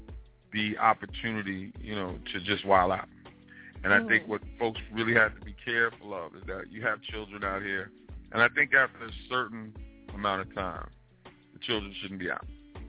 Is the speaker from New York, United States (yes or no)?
yes; Queens, New York, United States; I grew up in South Jamaica. At the time, I was living in Rochdale, so I was in walking distance from the place where I was working.